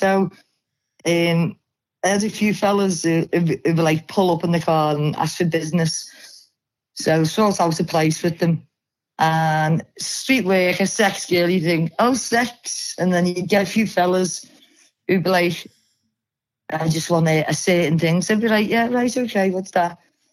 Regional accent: Liverpool, North West England, United Kingdom; I'm from Liverpool.

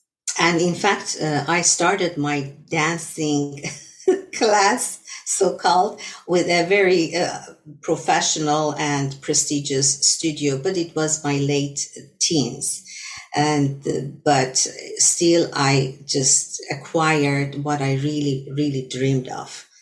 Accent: Tehran, Tehran Province, Iran; English is a second language; of course Armenian from Iran, so I'm an Armenian and Farsi interpreter. My nationality is Armenian, and I was born and raised in Tehran, Iran.

